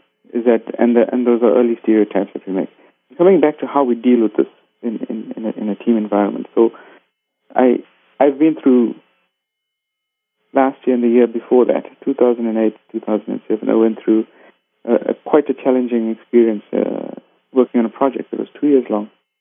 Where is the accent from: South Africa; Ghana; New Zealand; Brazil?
South Africa; Because my identity is not India. It is not that at all. I've never been there. My great-grandfather or grandfather was from there, and it's completely different for me. I have my origins in South Africa.